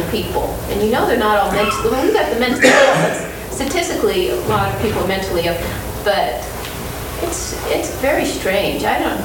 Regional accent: Santa Cruz, California, United States; because I'm from Santa Cruz, and Santa Cruz certainly has an interesting reputation, not always very positive.

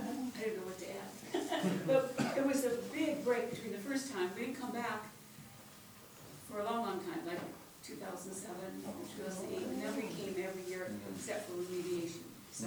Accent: Sammamish, Washington, United States; I'm from Sammamish, Washington, just near Seattle.

